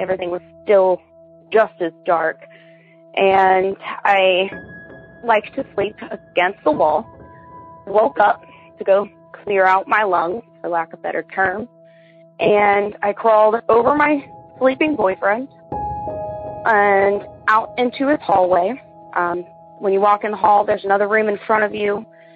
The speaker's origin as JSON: {"language": "English", "region": "Ohio", "country": "United States", "said": "I'm from Ohio"}